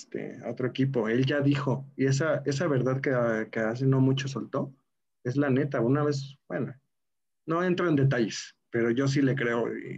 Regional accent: Mexico City, Mexico; a pesar de que yo en mi faceta de que soy chilango

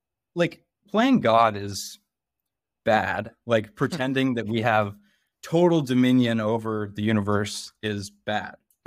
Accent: New England, United States; So I'm from New England, right?

